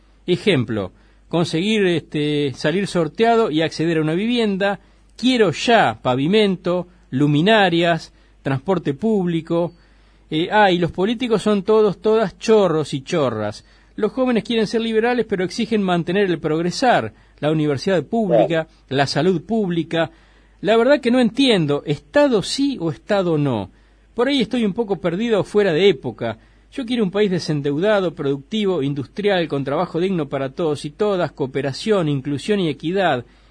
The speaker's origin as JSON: {"language": "Spanish", "country": "Argentina", "said": "Ahora, como argentinos, merecemos estar peor de lo que estamos."}